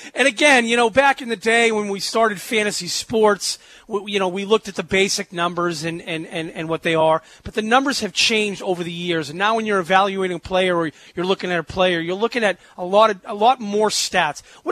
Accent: Boston, Massachusetts, United States; Obviously, I'm from Boston, so we're very familiar with this dude.

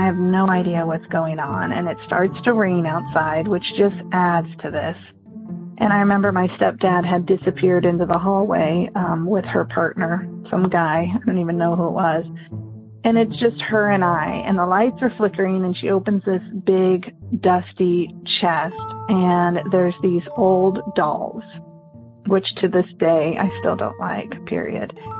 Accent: California, United States; I'm from California.

